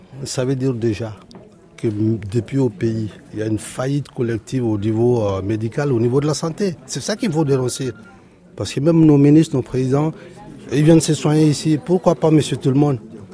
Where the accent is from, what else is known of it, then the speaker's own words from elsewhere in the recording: Mali; Je viens du Mali.